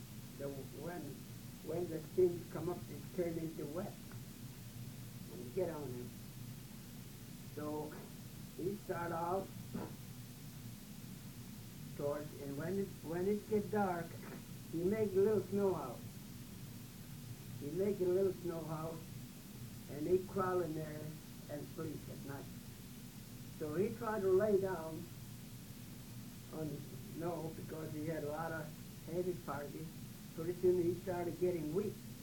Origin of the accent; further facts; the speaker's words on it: Kivalina, Alaska, United States; In wintertime, when we hunt in the land where I was raised in Kivalina, we use muffler like she had.